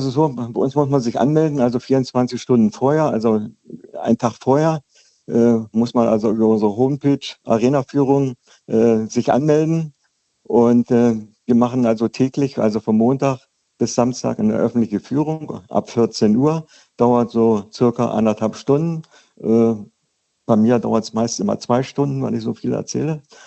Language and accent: German; Wolfsburg, Lower Saxony, Germany; ich bin gebürtiger Wolfsburger